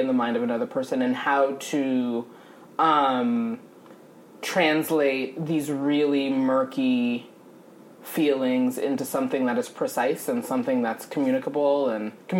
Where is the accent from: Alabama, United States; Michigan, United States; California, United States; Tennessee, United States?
California, United States; Los Angeles; I mean, actually, I grew up in Los Angeles.